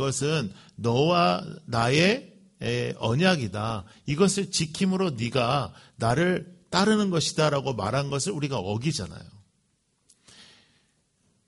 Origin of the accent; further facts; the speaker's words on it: United States; 저는 이제 미국에서 컸잖아요.